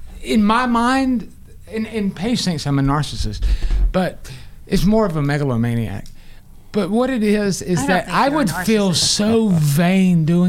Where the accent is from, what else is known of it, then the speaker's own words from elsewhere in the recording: Greenville, South Carolina, United States; I can't get in Artisphere, and I'm from Greenville.